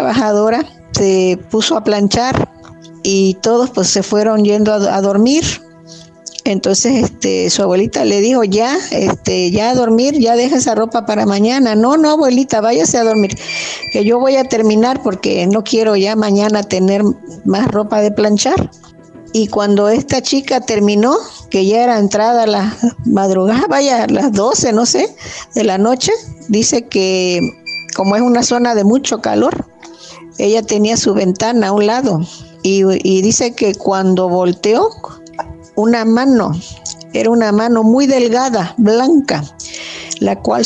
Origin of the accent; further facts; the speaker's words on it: Oaxaca, Mexico; de un pueblo de Oaxaca, en donde yo nací. Sería en los años 50, porque no había casas.